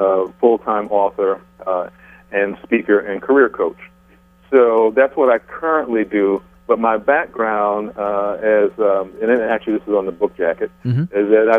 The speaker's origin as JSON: {"language": "English", "town": "New York City", "region": "New York", "country": "United States", "tie": "born or raised there", "said": "live in New York. I'm a born and raised New Yorker. And even though I've done quite a bit of traveling, I'm definitely a New Yorker, dyed in the wool."}